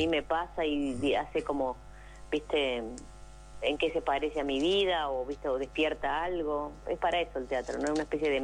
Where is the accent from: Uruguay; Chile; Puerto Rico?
Uruguay; Mi tierra.